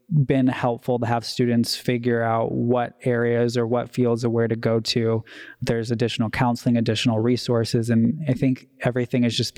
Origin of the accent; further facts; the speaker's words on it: Detroit, Michigan, United States; moved away as an adult; now in California, United States; So I came out from Detroit, Michigan. I left right after graduation and emancipating from foster care.